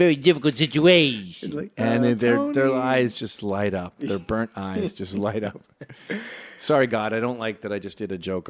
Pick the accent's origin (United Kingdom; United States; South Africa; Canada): Canada; As a Canadian, like Scott